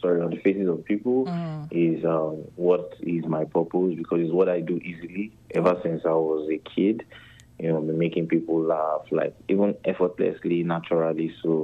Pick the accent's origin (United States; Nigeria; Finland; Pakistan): Nigeria; moved away; as a Nigerian, sometimes most of our jokes we might say it in the dialect and the Pidgin English